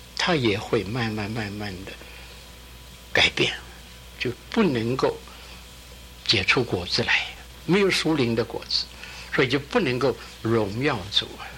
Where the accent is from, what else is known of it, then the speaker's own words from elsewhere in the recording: Qingdao, Shandong, China; 自己18岁信主，那个时候中国和日本在打仗，我的家乡是山东，我住在青岛， 我的母亲呢，我的父亲早过世了，我的母亲带了我的姐姐妹妹和我逃难离开家乡往内地去。